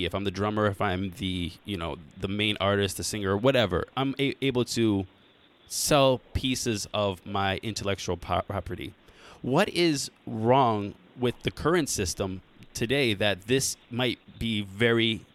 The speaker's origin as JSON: {"language": "English", "town": "Cleveland", "region": "Ohio", "country": "United States", "tie": "born or raised there", "said": "Cleveland."}